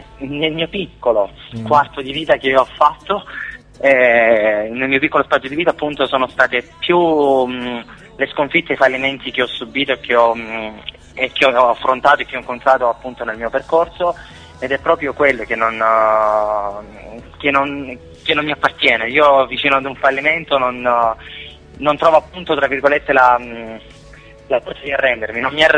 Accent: Novoli, Apulia, Italy; ho 24 anni, quasi, il prossimo 7 di gennaio. E sono di Lecce, della provincia di Lecce, Novoli precisamente

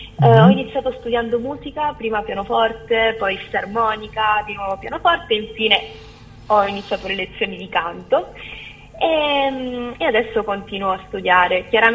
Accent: Calabria, Italy; sia nella zona dove appunto vivo, perché io sono calabrese

